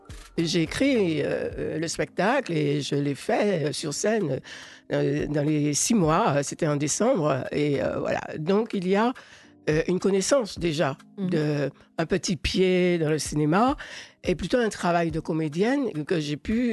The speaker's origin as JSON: {"language": "French", "region": "Martinique", "country": "France", "said": "Je suis originaire de la Martinique."}